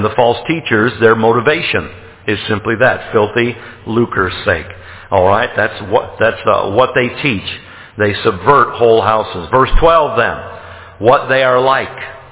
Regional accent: United States; And as an American, I'll tell you why. You're loud and you're arrogant.

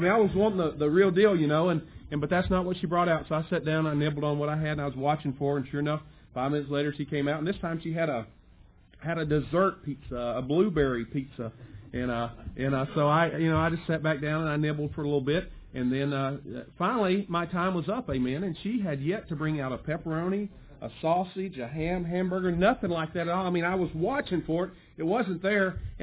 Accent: Tuscumbia, Alabama, United States; also born or lived in North Dakota; And quickly, I was born in North Dakota, but raised in Alabama, Tuscumbia, Alabama, which is the home of Ivy Green, the birthplace of Helen Keller.

